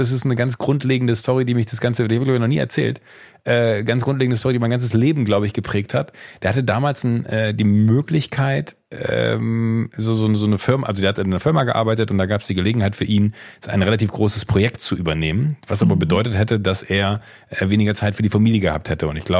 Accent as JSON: {"language": "German", "region": "North Rhine-Westphalia", "country": "Germany", "said": "im rheinischen Kreis Viersen, Mönchengladbach, die Ecke, wo ich herkomme"}